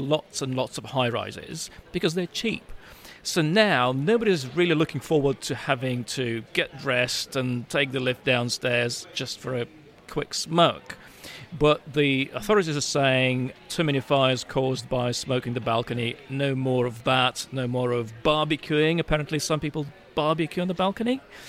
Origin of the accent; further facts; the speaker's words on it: Ukraine; I grew up in Ukraine, and that's what comes with the territory, if you like.